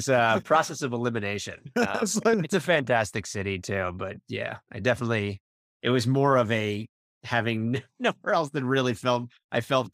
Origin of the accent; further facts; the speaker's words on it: New York City, New York, United States; I spent 15 years in New York City. I grew up in New York.